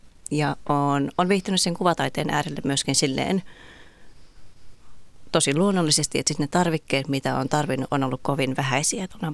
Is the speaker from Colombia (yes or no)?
no; Kuopio, North Savo, Finland; Mä oon Kuopiosta kotoisin